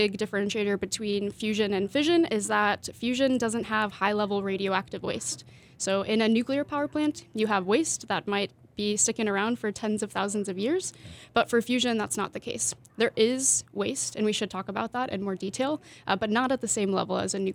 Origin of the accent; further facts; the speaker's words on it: Branson, Missouri, United States; now in Seattle, United States; Yeah, I'm actually from Branson, Missouri, and moved out to the Seattle area 3 years ago.